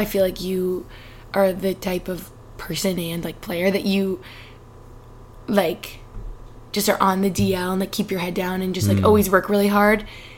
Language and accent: English; Northeast, United States; And we're both from the Northeast.